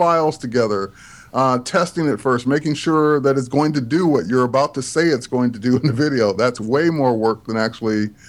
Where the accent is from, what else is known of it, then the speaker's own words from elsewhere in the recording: Detroit, Michigan, United States; I grew up in Detroit, and once I turned 21, 22, I moved out to the suburbs of Detroit. So Southfield, Troy, Detroit.